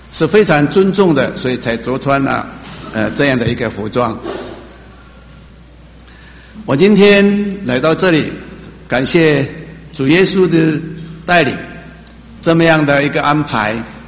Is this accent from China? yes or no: no; Maolin, Kaohsiung, Taiwan; 我是来自高雄县，原来的高雄县茂林乡茂林教会，我们现在是改区为高雄区高雄市